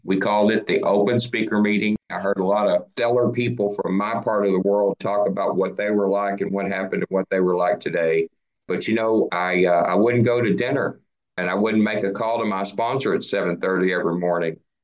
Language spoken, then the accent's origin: English; Dallas, Texas, United States; Hey everybody … I'm an alcoholic, and I'm from Dallas, Texas.